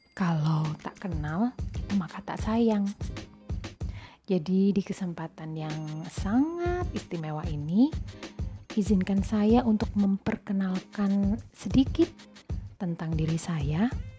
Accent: Malang, East Java, Indonesia; born there; Saya lahir di Kota Malang, jadi saya Arema asli. Tanggal lahir saya 7 Maret 1986. Jadi saat ini saya berusia 33 tahun.

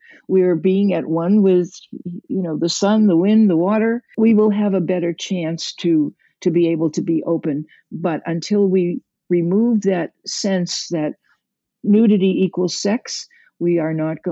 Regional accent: Massachusetts, United States; I'm from Massachusetts, so there are plenty of things you can still do in the cold weather.

